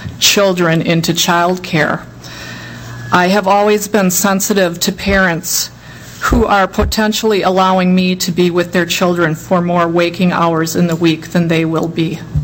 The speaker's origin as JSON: {"language": "English", "town": "Edina", "region": "Minnesota", "country": "United States", "said": "I'm from Edina"}